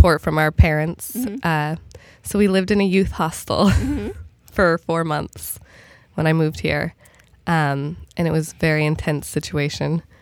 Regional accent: Denver, Colorado, United States; I grew up in Denver, Colorado.

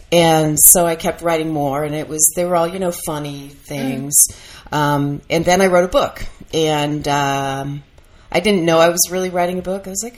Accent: San Jose, California, United States; I grew up in San Jose, which never quite agreed with me.

